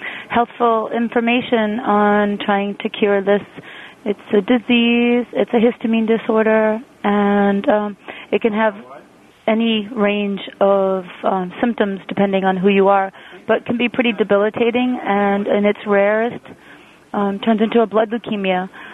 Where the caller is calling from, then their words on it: York, Maine, United States; Hi, I'm calling from York, Maine